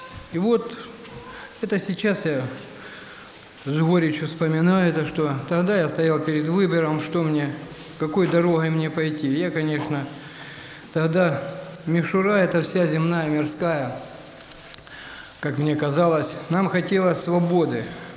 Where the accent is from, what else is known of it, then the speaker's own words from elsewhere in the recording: Novocherkassk, Rostov Oblast, Russia; я из Новочеркасска. Мне 48 лет.